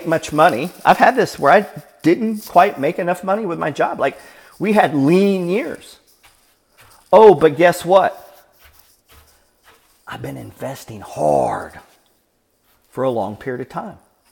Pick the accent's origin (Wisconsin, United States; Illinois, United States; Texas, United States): Texas, United States; Beaumont; born there; You know, I'm raised in a trailer park. I'm born in a trailer park. I was born in Beaumont, Texas, but I spent a lot of my early life hopping from mobile home to mobile home.